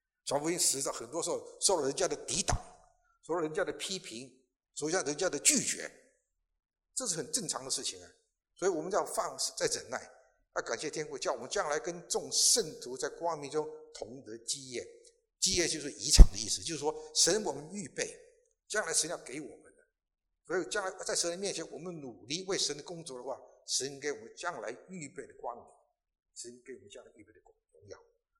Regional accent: China; 人们对我们中国人对这个对得起这句话呢，这句话呢很敏感也很清楚啊

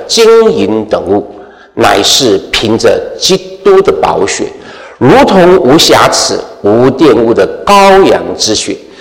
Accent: China; 我们中国人是不是吃羊肉乳啊？

